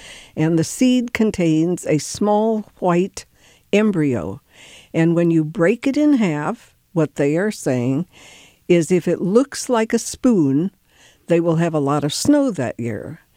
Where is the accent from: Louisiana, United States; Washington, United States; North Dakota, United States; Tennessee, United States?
North Dakota, United States; moved away; But when we moved here from North Dakota, we didn't have persimmon trees there. And so I've never seen one, never heard of them.